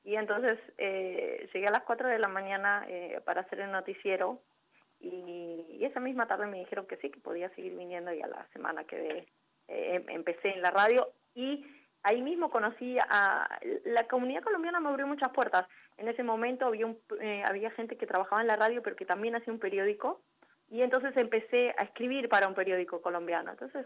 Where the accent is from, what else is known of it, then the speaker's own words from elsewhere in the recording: Argentina; now in Miami, United States; pese a que me crié en Argentina, siento como mi hogar Miami, ¿no? Viví solamente en Miami en estos 18 años. Viajé muchísimo, pero siempre aquí. Soy mayamense, como dicen por ahí.